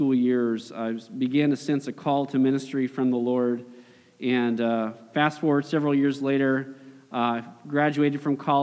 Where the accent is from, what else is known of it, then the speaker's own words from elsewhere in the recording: Washington, United States; Originally, I grew up in the Seattle area